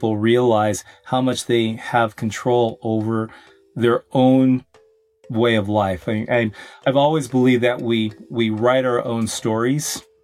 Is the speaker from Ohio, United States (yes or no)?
no; Los Angeles, California, United States; And I grew up originally in Los Angeles, California, and I spent much of my formative years in the Boy Scouts